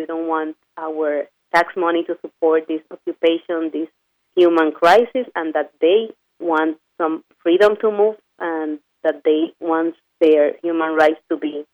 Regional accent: Puerto Rico; And also being Puerto Rican is part of a struggle too.

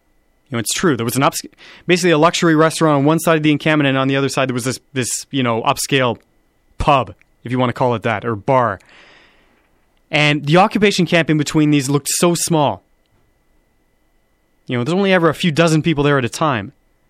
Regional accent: Canada; I myself, as a man of European descent, born and raised in Canada

